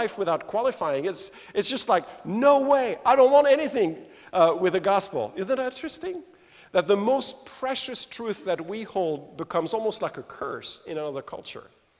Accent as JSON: {"language": "English", "country": "France", "second_language": "English", "said": "I know it's a bit complicated. I come from France. What do you expect?"}